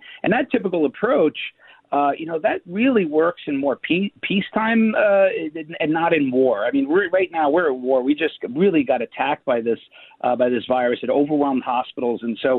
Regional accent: New York City, New York, United States; I'm a New Yorker, so I came back home.

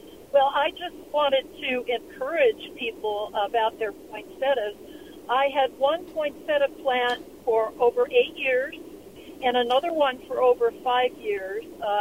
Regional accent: Chicago, Illinois, United States; now in Dykesville, United States; I'm actually from Chicago, but I'm up in Dykesville now.

